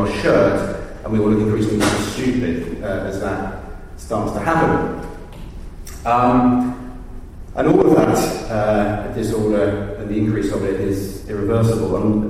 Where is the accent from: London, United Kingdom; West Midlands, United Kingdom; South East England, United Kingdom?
London, United Kingdom; gyratory just puts bad thoughts in my head as a Londoner.